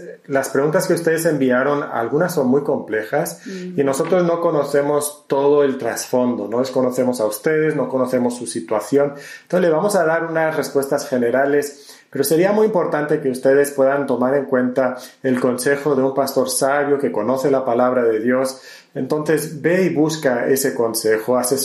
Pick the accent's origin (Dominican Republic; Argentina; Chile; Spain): Spain; now in Mexico; Yo soy hijo de misioneros americanos que estuvieron en España. Yo nací en España, me crié en España.